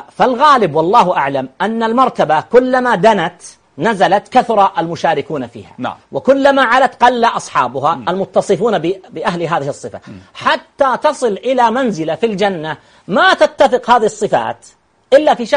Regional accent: Saudi Arabia; عندنا في البلاد العربية، عندنا في المملكة العربية السعودية

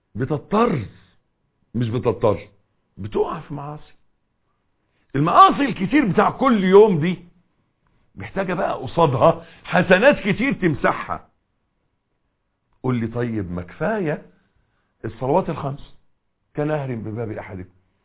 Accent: Egypt; انا بقول عندنا في مصر، معلش عشان ما يبقاش كلام معمم

